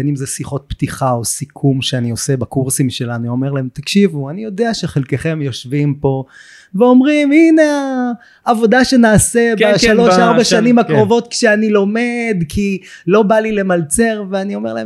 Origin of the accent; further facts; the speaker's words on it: Yavne, Central District, Israel; אני גדלתי ביבנה.